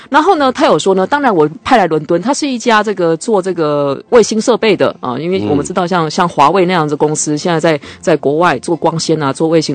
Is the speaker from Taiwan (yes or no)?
yes; Taiwan; 因为这个对我们台湾人来说就不能理解的。